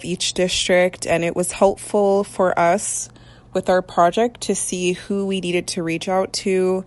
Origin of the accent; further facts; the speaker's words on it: United States; As an American, it was interesting to see how the Canadian government is set up